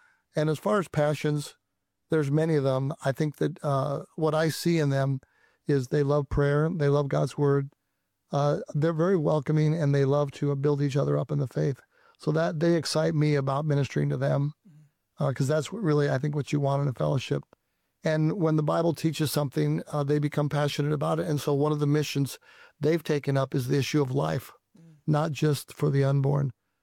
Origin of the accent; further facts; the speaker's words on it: Omaha, Nebraska, United States; I grew up in the Omaha area and did not grow up in a home that was active spiritually.